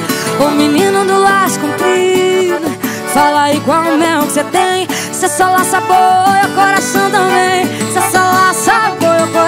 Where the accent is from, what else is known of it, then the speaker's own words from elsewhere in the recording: Mato Grosso do Sul, Brazil; Essa música vai pra todos os laçadores do Mato Grosso do Sul, minha terra.